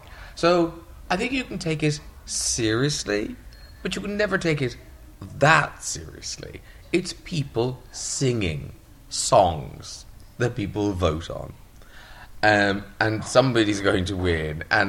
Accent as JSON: {"language": "English", "country": "Ireland", "tie": "born or raised there", "said": "I grew up in Ireland."}